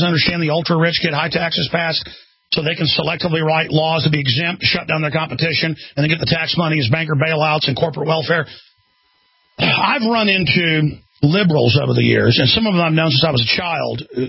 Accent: Dallas, Texas, United States; born or raised there

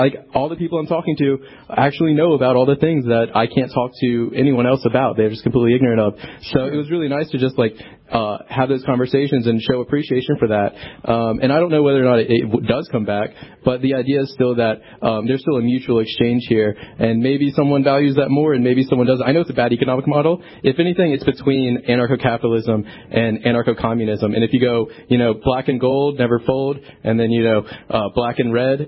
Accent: Richmond, Virginia, United States; I'm from Richmond, Virginia, part of Liberate RVA out there

